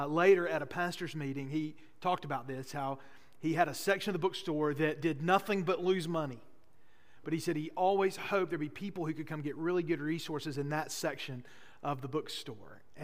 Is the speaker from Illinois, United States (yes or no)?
no; Boaz, Alabama, United States; my first year of college I spent at Snead State Community College, my hometown in Boaz.